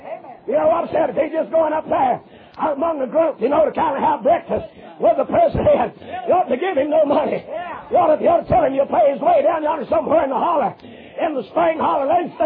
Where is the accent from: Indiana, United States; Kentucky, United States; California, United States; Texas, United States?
Kentucky, United States; Now, I'm from Kentucky. And every preacher, when he gets called to preach, ought to have to spend 2 years in Kentucky.